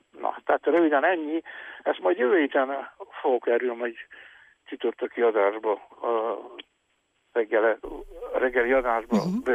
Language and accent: Hungarian; Gheorgheni, Harghita, Romania; a szülőföldem, Gyergyói, Gyengyusze Miklós